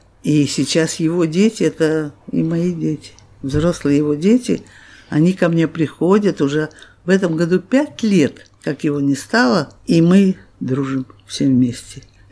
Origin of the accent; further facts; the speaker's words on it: Crimea, Ukraine; Я же из Крыма и знаю хорошо эту историю войны 1853-56 года.